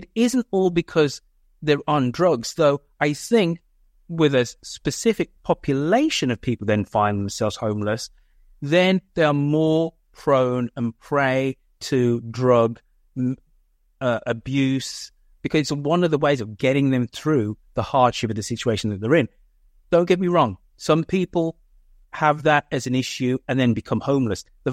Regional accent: United Kingdom; As beautiful as California and the Bay Area is, as a Brit going there for the first time in 2014, I was shocked and appalled.

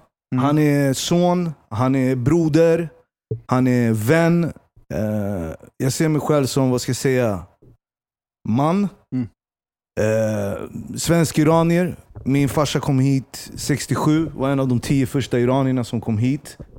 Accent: Stockholm, Stockholm County, Sweden; Det jag är uppväxt i Hässelby gård fram tills att jag var 13 år gammal. Och sen så flyttade vi till stan. Jag blev en innerstadsunge. Jag är från båda sidor av staketet.

